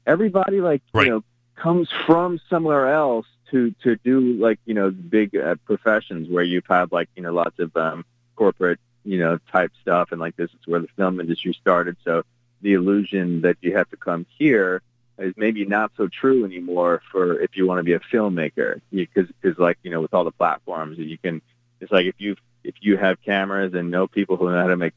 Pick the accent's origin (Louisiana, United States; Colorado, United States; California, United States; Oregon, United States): Louisiana, United States; New Orleans; also born or lived in Houston; I was born in New Orleans and I grew up in Houston, so it's like I've been surrounded by many, many different types of people